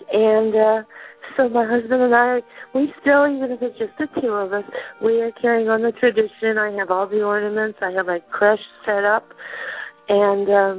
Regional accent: Iowa, United States; I'm from Iowa.

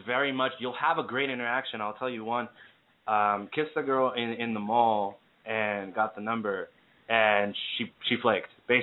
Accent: Turkey; I'm actually from Turkey. I'm part brown, so not too brown.

